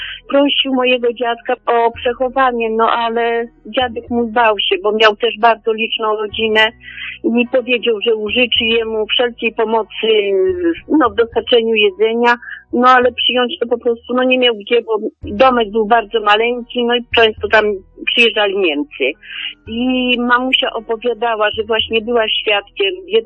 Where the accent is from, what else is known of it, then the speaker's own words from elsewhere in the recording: Chojewo, Podlaskie Voivodeship, Poland; Pochodzę z Białostockiego, tak dokładnie okolice Bielska Podlaskiego. To była kolonia Chojewo, tam było tylko kilka budynków.